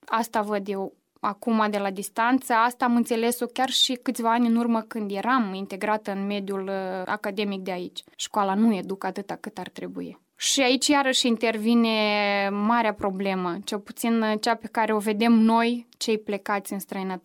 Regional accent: Sadova, Călărași District, Moldova; la Sadova, acolo de unde sunt eu, se discută foarte mult această problematică

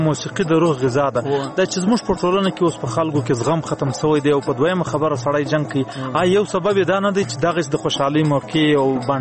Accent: Zhob, Balochistan, Pakistan; زه خپله د ژوب یم په خوا په ژوب په بوري په دې سیمو کې

